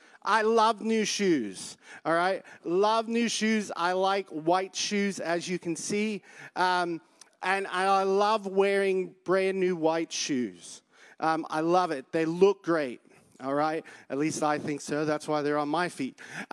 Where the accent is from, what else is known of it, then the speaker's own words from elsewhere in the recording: United States; now in Australia; I talk with a funny accent, so I'm from the United States, and when I talk to my family in the United States, they think I sound funny, and when I talk to my family here in Australia, they think I sound funny as well.